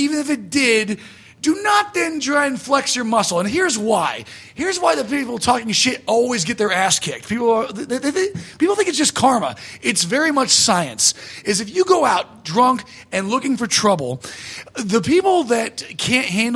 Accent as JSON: {"language": "English", "country": "Ireland", "said": "As an Irishman, I just, that guy's my hero."}